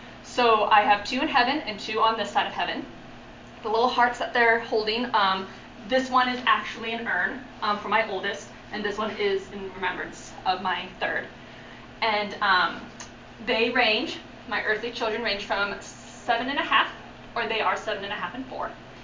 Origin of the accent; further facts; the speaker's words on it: Jerome, Idaho, United States; I was born and raised in Jerome.